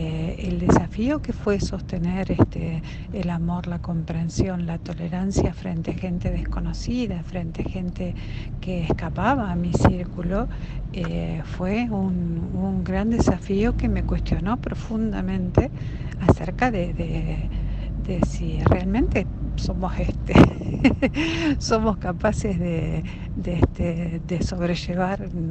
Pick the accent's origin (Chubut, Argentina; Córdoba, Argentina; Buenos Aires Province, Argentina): Buenos Aires Province, Argentina; La Plata; soy de La Plata.